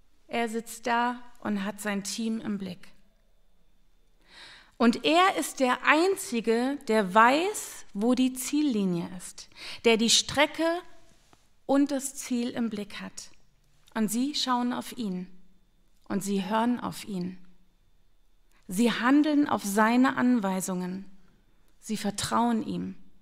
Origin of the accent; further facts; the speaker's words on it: London, United Kingdom; Ich bin in London aufgewachsen